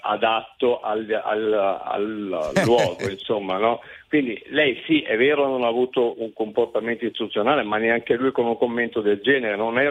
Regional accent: Milan, Lombardy, Italy; sono di Milano.

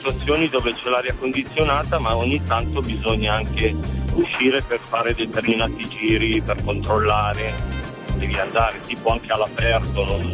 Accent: Legnano, Lombardy, Italy; Sono di Legnano, però

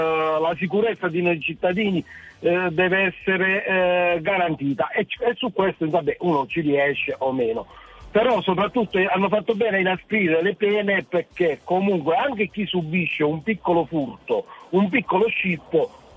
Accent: Basilicata, Italy; Io chiamo dalla provincia di Milano, però originario sono della Basilicata.

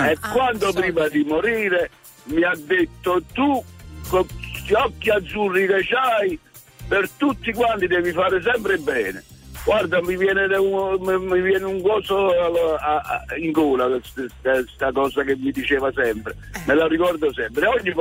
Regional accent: Naples, Campania, Italy; No, ho detto, non sono polacco, sono napoletano

